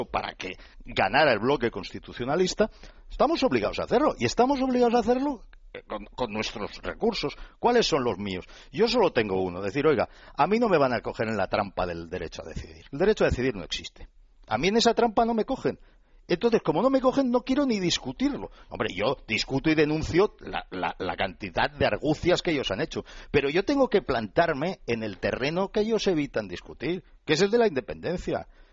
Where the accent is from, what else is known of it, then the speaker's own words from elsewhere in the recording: Catalonia, Spain; son mis compatriotas y que como yo, pues somos muchos los catalanes que queremos seguir siendo españoles